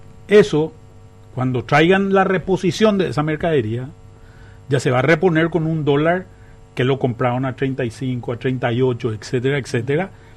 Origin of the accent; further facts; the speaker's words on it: Paraguay; somos los paraguayos